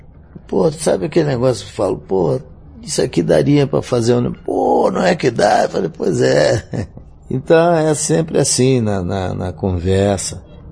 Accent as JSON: {"language": "Portuguese", "town": "Guarabira", "region": "Paraíba", "country": "Brazil", "tie": "born or raised there", "also_born_or_lived": "Rio de Janeiro", "moved": "yes", "said": "Eu sou paraibano, saí de Guarabira, fui para Cabedelo e saí no navio, chegamos ao Rio um navio clandestinamente, um navio de carga."}